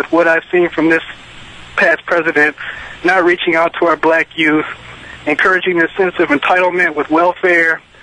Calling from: Flushing, Michigan, United States; Okay, hi. I'm from Michigan. I believe I was misunderstood. I'm from Flushing, Michigan.

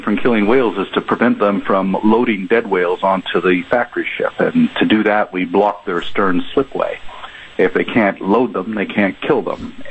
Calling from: New York, United States; Oh, hi. I'm calling you from New York, actually.

